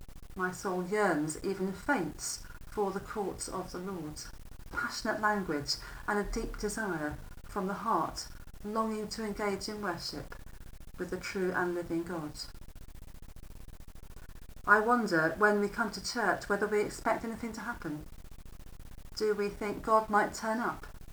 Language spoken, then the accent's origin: English; Watford, East of England, United Kingdom; There was a true story of a church in Watford, my hometown, some years ago